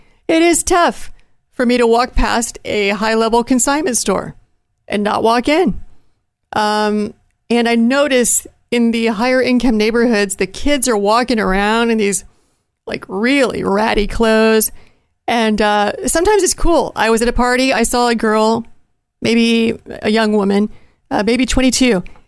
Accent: Appalachia, United States; Growing up in Appalachia, sometimes beneath the poverty line, my mom always bought my clothes at yard sales.

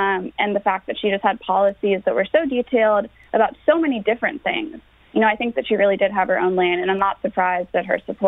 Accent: California, United States; Though I'm actually from California and I'm moving back there when I graduate.

